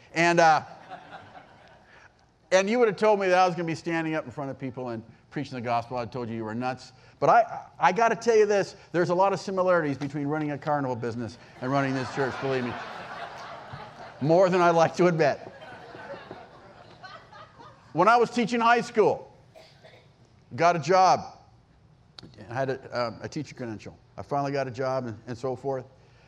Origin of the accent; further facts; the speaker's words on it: California, United States; I'm from California. You're like, lock your house.